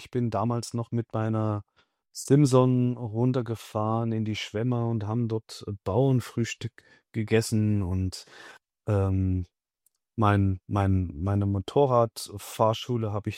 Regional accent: Coburg, Bavaria, Germany; also born or lived in Thuringia; weil ich vor der Wende in Thüringen geboren wurde und nach der Wende dann meine Heimat hier im Coburger Raum gefunden habe.

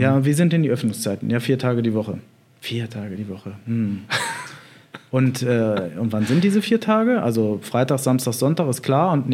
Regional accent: Adenstedt, Lower Saxony, Germany; now in Munich, Germany; oder in Adenstedt, wo ich herkomme, das lasse ich mal dahingestellt.

